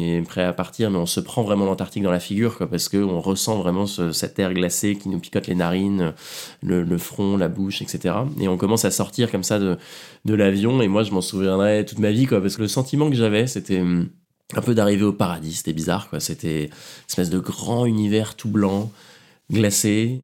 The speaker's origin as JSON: {"language": "French", "region": "Normandy", "country": "France", "said": "comme moi je suis de Normandie, je connais bien la pluie"}